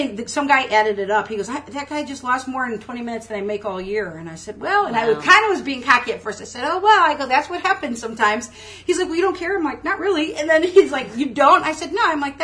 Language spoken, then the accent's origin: English; Chicago, Illinois, United States; I'm from Chicago, and I worked in a riverboat casino.